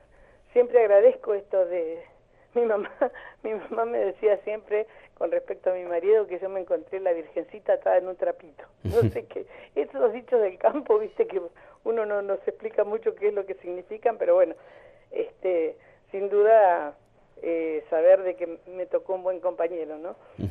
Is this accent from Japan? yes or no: no; Patagonia, Argentina; orgullosamente patagónica y orgullosa de hacer los temas patagónicos